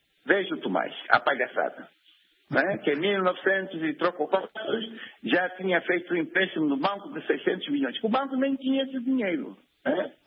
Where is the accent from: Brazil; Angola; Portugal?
Angola